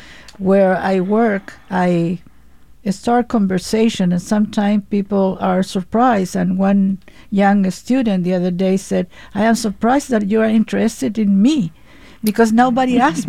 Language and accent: English; Santiago, Santiago Metropolitan Region, Chile; English is a second language; because I grew up in Chile, in Santiago